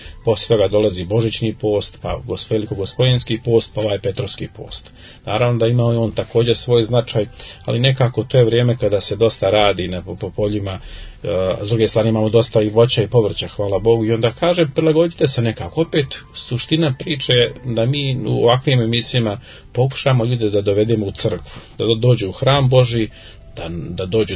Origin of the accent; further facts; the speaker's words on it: Bosnia & Herzegovina; born there; rođen sam u Bosni